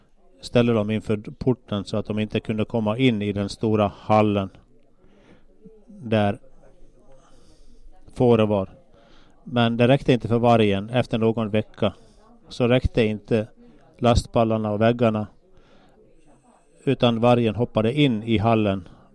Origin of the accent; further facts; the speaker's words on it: Äänekoski, Central Finland, Finland; så ordnar vi nästa sommarmöten där i min hemtrakt i Äänekoski